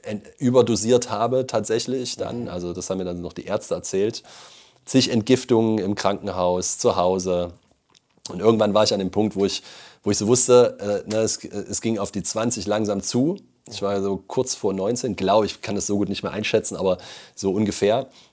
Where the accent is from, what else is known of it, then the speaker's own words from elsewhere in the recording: Leipzig, Saxony, Germany; ich bin ja atheistisch aufgewachsen in der DDR in Leipzig und habe an Gott ja gar nicht geglaubt